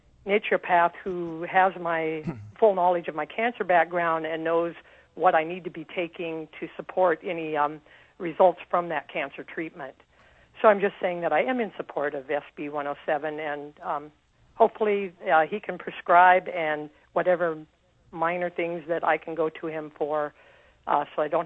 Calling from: Anchorage, Alaska, United States; I am calling from Anchorage.

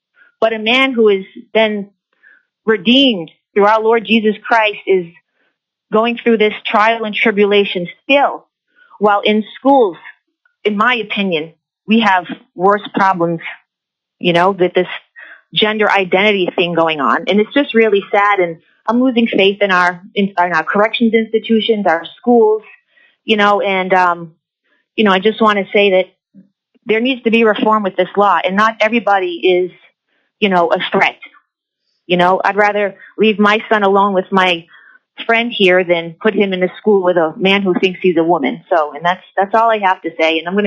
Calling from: Shishmaref, Alaska, United States; And I'm calling from Shishmaref.

